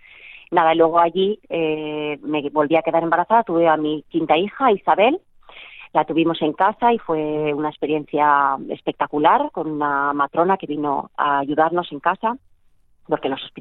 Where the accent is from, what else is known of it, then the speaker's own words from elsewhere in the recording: Spain; Vivimos en un barrio, pues nosotros somos los únicos europeos, bueno, nosotros y una chica que vive también en nuestra calle, que también es española.